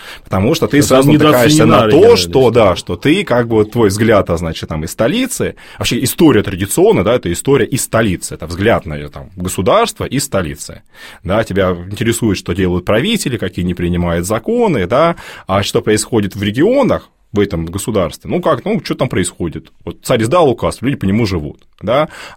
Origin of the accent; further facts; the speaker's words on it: Moscow, Russia; а потом я понял, что она наоборот, она знает, что мы из Москвы.